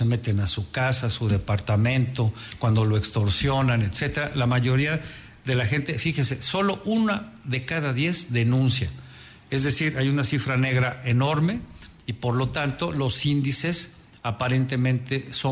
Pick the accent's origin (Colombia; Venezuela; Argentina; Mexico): Mexico